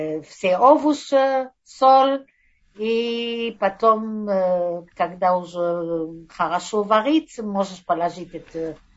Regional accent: Antwerp, Flanders, Belgium; moved away as an adult; now in Israel; Я родился в Антверпен, в Бельгии. Я была там до, когда мы женились в Бельгии, мы жили в Бельгии сначала, но я хотела прийти в Израиль.

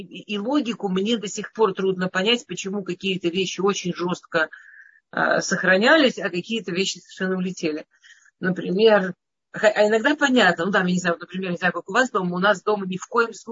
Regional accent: Moscow, Russia; То есть я из Москвы, из такой обычной, достаточно ассимилированной семьи

